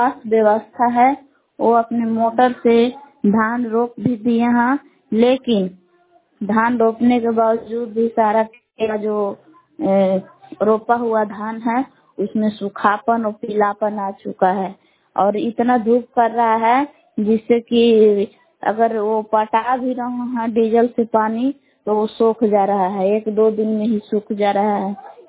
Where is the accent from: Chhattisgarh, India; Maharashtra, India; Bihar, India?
Bihar, India; Belha; ग्राम बेलहा जिला का मूर भगवान के निवासी हूँ।